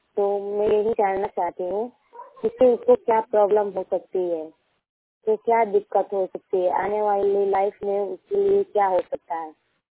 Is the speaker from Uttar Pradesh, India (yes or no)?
yes; Ballia, Uttar Pradesh, India; मैं बलिया जिला की रहने वाली हूँ, यूपी में रहती हूँ।